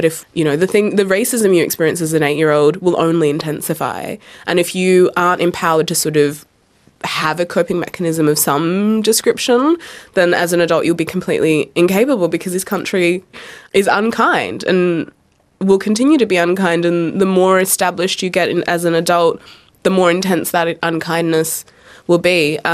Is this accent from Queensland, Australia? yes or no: no; New South Wales, Australia; So I grew up on the central coast of New South Wales, kind of in between Sydney and Newcastle. And it was a very kind of interesting place to grow up.